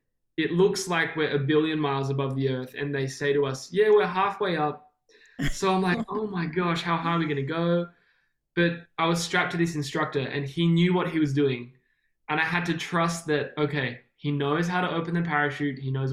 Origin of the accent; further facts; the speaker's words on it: Melbourne, Victoria, Australia; we grew up in Melbourne, born and raised, and we both come from